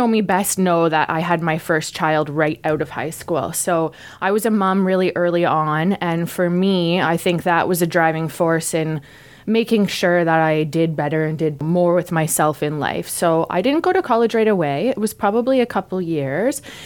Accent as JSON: {"language": "English", "town": "Garden Hill", "region": "Ontario", "country": "Canada", "tie": "born or raised there", "lives_now": "Camborne, Canada", "said": "So I grew up in Garden Hill. I went to school in Coburg High School, St. Mary's High School"}